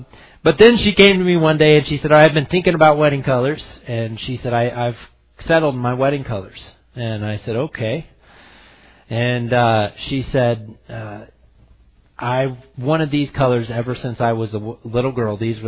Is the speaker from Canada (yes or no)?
no; Missouri, United States; And I am from Midwest Missouri, Northeast Missouri, where I would say it's blue-collar workers, farmers, and I would say the most popular color is camouflage.